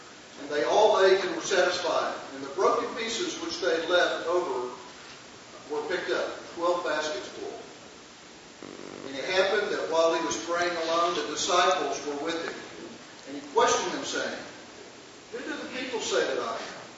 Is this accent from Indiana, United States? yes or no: no; Irving, Texas, United States; Okay, I'm from Irving.